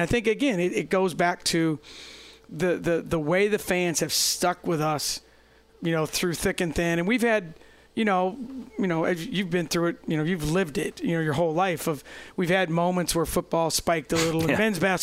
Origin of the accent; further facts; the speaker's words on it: Davenport, Iowa, United States; born there; now in Ames, United States; I tell people I was born in Davenport. My wife was born in Ruthven, Iowa, but Ames is home to us.